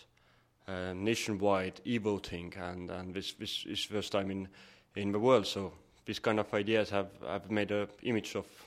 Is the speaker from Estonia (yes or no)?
yes; Estonia; English is a second language; I come from Estonia.